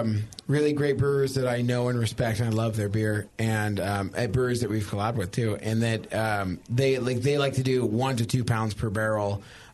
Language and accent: English; Dixon, California, United States; also born or lived in Chico; growing up in Dixon and living in Chico for a long time, I loved Sierra Nevada.